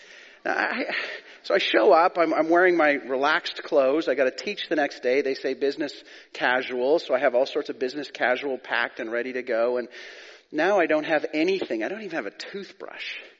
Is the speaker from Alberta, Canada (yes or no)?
yes; Calgary, Alberta, Canada; now in West Coast, Canada; I grew up in Calgary, so I know how to drive in the winter. But I've been here for many, many years. I think about 30 or so. I've been out here in the West Coast